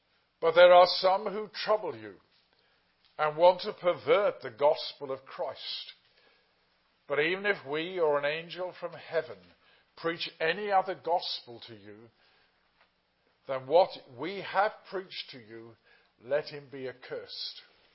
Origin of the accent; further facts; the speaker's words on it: England, United Kingdom; I established I was a pastor from England.